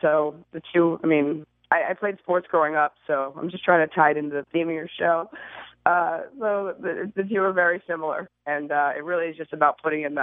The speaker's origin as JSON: {"language": "English", "region": "Texas", "country": "United States", "tie": "born or raised there", "said": "I only grew up in the one place. But I will say, growing up in Texas, you know, we're the only state that provides 2 years of our own state history."}